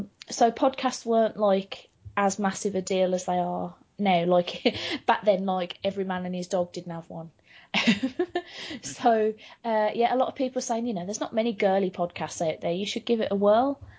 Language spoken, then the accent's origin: English; United Kingdom; I'm crazy British. I'm not very good at bigging myself up. I'm very stereotypically Brit in that sense